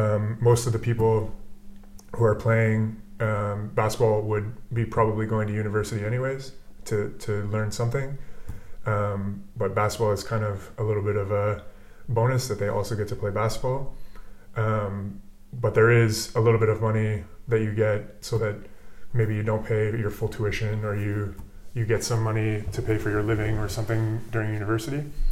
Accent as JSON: {"language": "English", "town": "Kingston", "region": "Ontario", "country": "Canada", "said": "I'm from a small town or smaller city in Ontario called Kingston, but I was born and grew up like 7 or 8 years in Ottawa, which is the capital of Canada."}